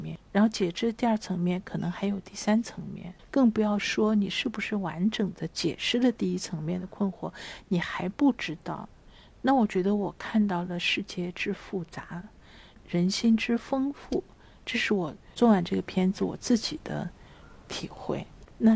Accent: China; 我的合理性是我是一个中国人

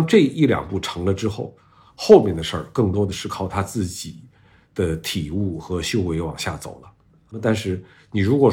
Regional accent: Beijing, China; 而尤其我是一个北京人啊

